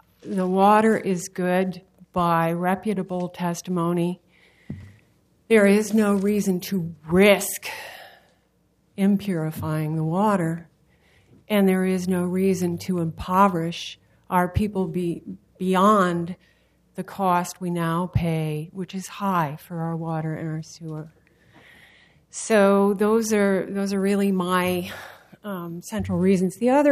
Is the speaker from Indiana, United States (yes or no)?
no; Washington, District of Columbia, United States; now in Oregon, United States; I am not a cradle Oregonian. I was born back east, and I grew up near Washington, D.C., so I'm familiar with some of the practices back there